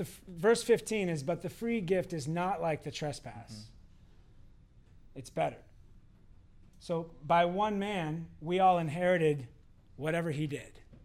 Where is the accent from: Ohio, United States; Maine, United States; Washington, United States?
Washington, United States; So I grew up in Washington State.